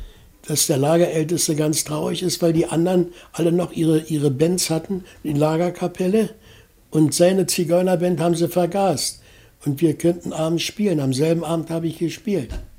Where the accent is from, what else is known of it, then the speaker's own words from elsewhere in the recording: Berlin, Germany; Ich habe die Mütze abgenommen, bin aus Berlin